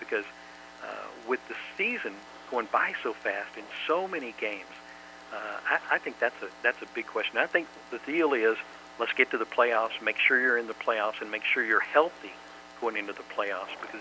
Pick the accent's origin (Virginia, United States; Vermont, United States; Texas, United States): Texas, United States; I am born and raised in Texas. I'm an old Southwest Conference guy.